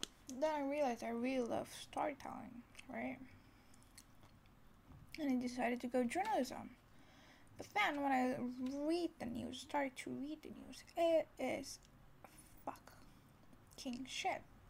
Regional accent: Indonesia; Besides, I'm from Indonesia and they're from Singapore, so it's a very different environment.

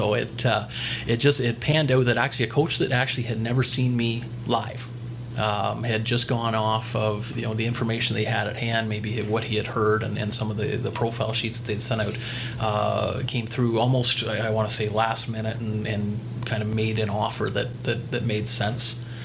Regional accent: Kincardine, Ontario, Canada; also born or lived in Hanover; I always say I'm from Kincardine, but I'm also from Hanover, right?

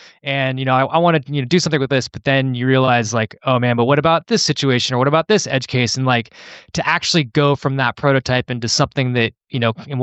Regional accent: California, United States; You know, I grew up in the Bay Area, which is, you know, Silicon Valley, you know, Mecca

